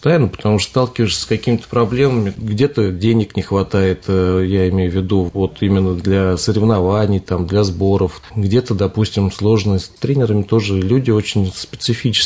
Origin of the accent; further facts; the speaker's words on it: Zhukovsky, Moscow Oblast, Russia; born there; Родился в Жуковском, жил в Родниках, сейчас в Островцах живу.